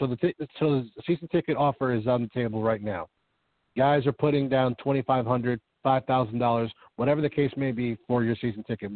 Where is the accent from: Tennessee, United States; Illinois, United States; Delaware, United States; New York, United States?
New York, United States; Brooklyn; Well, as a guy that lives in Queens, born and raised in Brooklyn, works in Brooklyn constantly, and of course all around the city